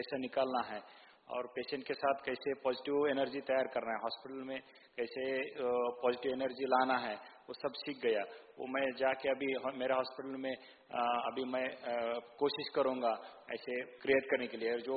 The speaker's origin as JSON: {"language": "Hindi", "town": "Belagavi", "region": "Karnataka", "country": "India", "said": "मैं कर्नाटक बेलगाम डिस्ट्रिक्ट से बिलोंग करता हूँ।"}